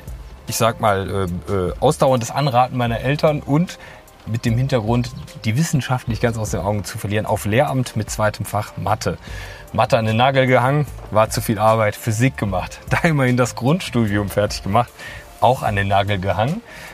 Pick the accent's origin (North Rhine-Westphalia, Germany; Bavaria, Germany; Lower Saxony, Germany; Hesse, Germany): North Rhine-Westphalia, Germany; Leverkusen; Also, geboren 1988 in Leverkusen-Schlebusch. Wo ich auch die ersten 24 Jahre meines Lebens, glaube ich, gewohnt habe.